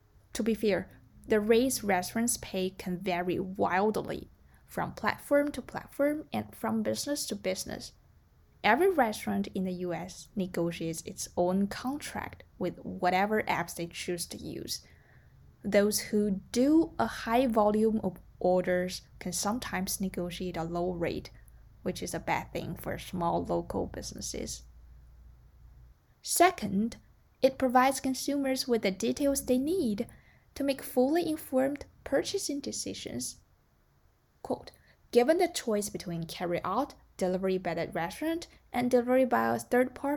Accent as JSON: {"language": "English", "country": "China", "tie": "born or raised there", "said": "Well, in my hometown, China, it is not as transparent as it is in Chicago."}